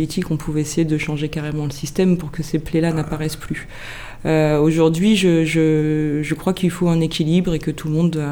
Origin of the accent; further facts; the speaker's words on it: Limoges, Nouvelle-Aquitaine, France; also born or lived in Périgueux / Paris region; Je suis née à Périgueux. J'ai ma famille qui est originaire de Dordogne, mais moi j'ai grandi à Limoges. Et donc j'avais jamais habité Périgueux.